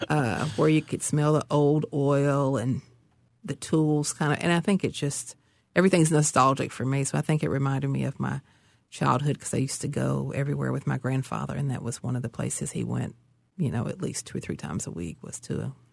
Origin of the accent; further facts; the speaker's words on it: Appalachia, United States; as mountain people, as country people, as Appalachian people, we don't talk about